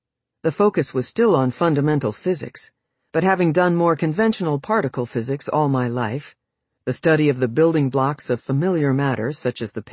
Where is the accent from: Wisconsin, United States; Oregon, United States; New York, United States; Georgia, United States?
New York, United States; Queens; Growing up in Queens, I saw the impressive buildings of New York City, but not so much of nature.